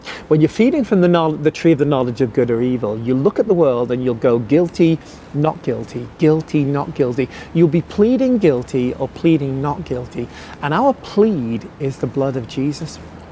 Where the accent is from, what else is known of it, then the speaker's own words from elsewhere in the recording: England, United Kingdom; After a while, I grew up in England, there's always a cloud in the sky.